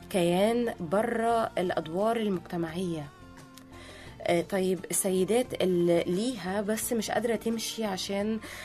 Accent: Kuwait; born there; كمان انا مولودة في الكويت اصلا

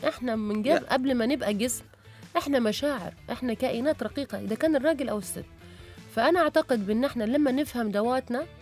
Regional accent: Libya; فبقى انا من ليبيا

